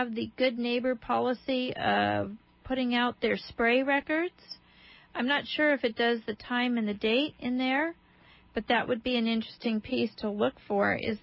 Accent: Colorado, United States; also born or lived in Arizona; because I grew up in Colorado and Arizona, it seems to me like an ethnic element, like tribal.

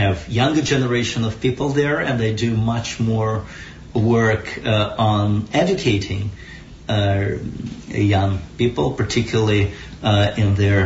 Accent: Moscow, Russia; I was born and raised in Moscow, and I'm that urban guy

